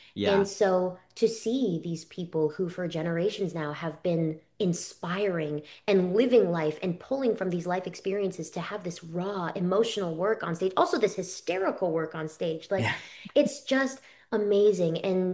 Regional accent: Orlando, Florida, United States; I grew up in Orlando and I loved Disney.

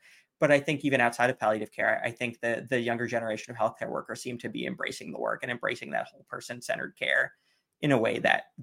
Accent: New York, United States; I grew up in New York and would see them on holidays and we'd talk a lot

